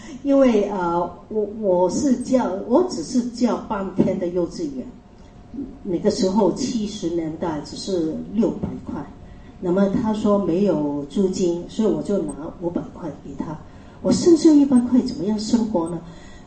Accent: Chaozhou, Guangdong, China; 我们潮州人很喜欢吃稀饭

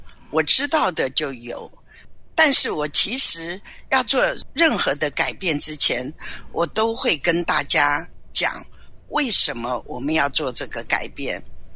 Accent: China; 我们中国人其实很讲一个，就是有关系就没有关系

